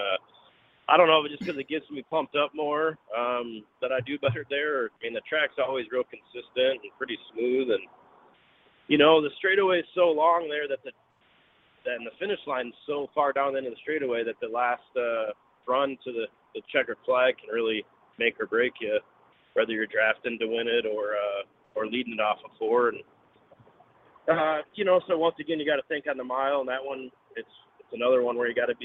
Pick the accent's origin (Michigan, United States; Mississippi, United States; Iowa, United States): Michigan, United States; Yeah, he's, I was a fan of his, and being that we're both from Michigan